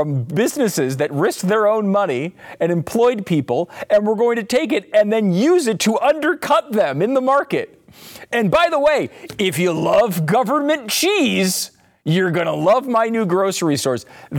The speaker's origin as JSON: {"language": "English", "region": "New York", "country": "United States", "tie": "born there", "also_born_or_lived": "Connecticut / Pennsylvania", "said": "I was born in New York State. I lived in Connecticut for a long time. I lived in Pennsylvania for a long time. Never lived in New York."}